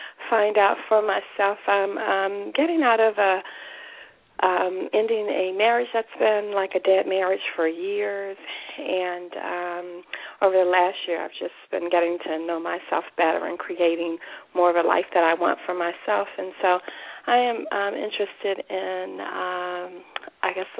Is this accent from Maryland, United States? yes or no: yes; Maryland, United States; I'm from Maryland.